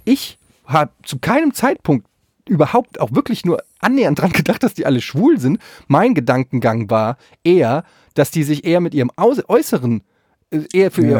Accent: Yemen; Ich komme aus Jemen.

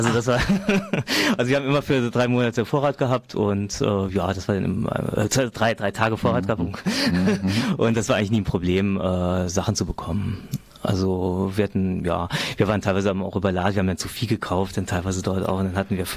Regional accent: Grevenbroich, North Rhine-Westphalia, Germany; born there; now in Neubrandenburg, Germany; Ich bin geboren in Griffenbroich, genau, in Griffenbroich, in der Nähe von Köln, wenn man so will, ne?

